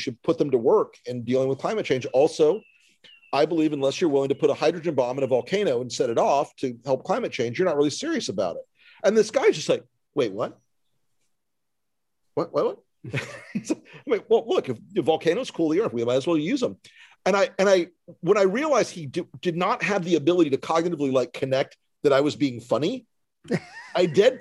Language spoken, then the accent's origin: English; the South, United States; I guess it's because I was raised in the South, because Southern women can use the word precious to mean everything from that's beautiful to fuck you.